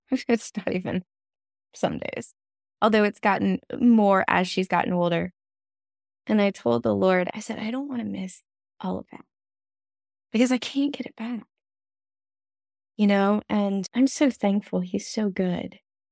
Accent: United States; you're from the United States, I'm from the United States

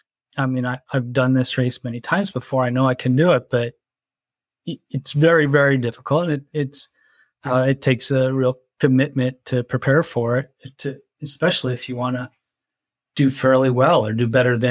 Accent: Buffalo, New York, United States; I grew up in Western New York in Buffalo, you know, so basically football and hockey culture.

